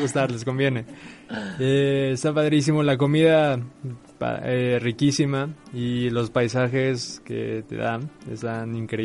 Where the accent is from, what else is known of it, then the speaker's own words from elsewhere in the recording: Mexico; en cualquier lado estaba y decía que era mexicano.